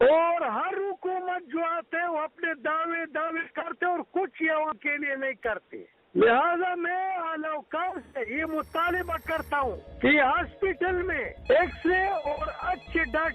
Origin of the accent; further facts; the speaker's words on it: Kota, Khyber Pakhtunkhwa, Pakistan; سوابی گاؤں کوٹا کا رہنے والا ہوں.